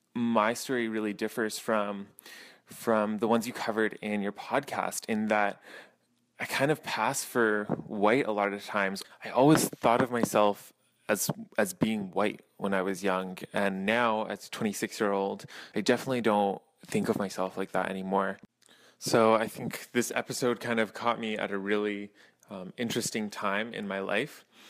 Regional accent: Mississauga, Ontario, Canada; I grew up in Mississauga, Ontario. I am a mixed race child. My mother is from India and my father, he's got a Polish father and a Macedonian mother.

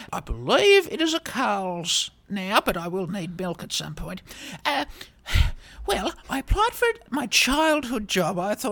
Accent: Ararat, Victoria, Australia; When I was a little girl, I grew up in Ararat, as those of you listening will know. Not quite Ararat, a little bit out. I wouldn't call it a small town. It was more of a paddock.

